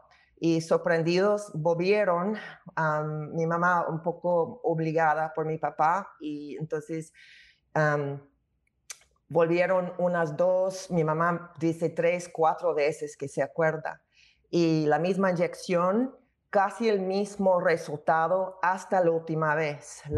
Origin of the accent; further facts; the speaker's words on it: Chicago, Illinois, United States; born there; gracias a Dios que fue ilegal en mi ciudad natal de Chicago en ese año de 64